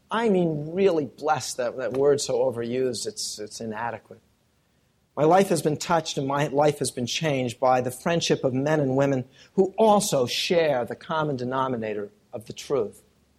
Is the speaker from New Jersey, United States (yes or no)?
yes; New Jersey, United States; being back in the church in which I grew up in New Jersey